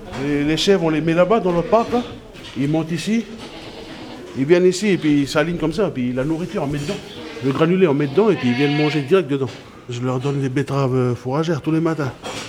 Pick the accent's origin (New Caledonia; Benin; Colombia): New Caledonia; J'ai pour 1 an ici. Je suis arrivé ici à l'été, puis je repars à l'été. Je viens de la Nouvelle-Calédonie.